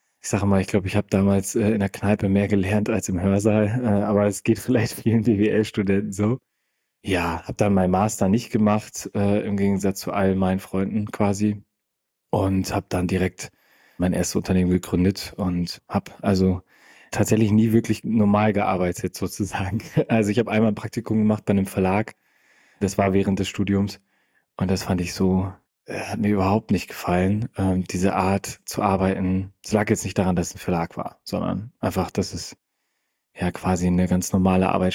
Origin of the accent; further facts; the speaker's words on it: Schleswig-Holstein, Germany; Ich komme aus Schleswig oder aus Kiel oder Eckernförde, also quasi genau aus deiner Ecke.